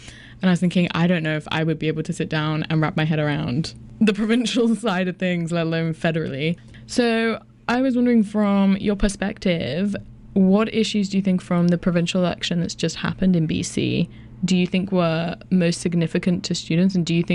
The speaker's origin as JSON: {"language": "English", "region": "England", "country": "United Kingdom", "moved": "yes", "said": "Yeah, because I'm from England, so I came over here and got involved in, covering provincial politics"}